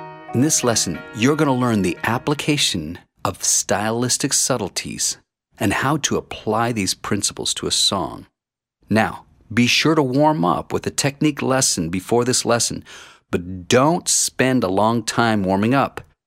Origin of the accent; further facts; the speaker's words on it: Texas, United States; One of my answers, I'm from Texas, and I'm a Texan, and I'm an American